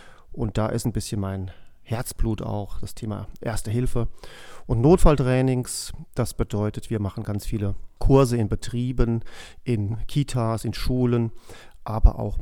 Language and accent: German; Groß-Umstadt, Hesse, Germany; Ich komme aus Groß-Umstadt, bin ja fast schon 54 Jahre alt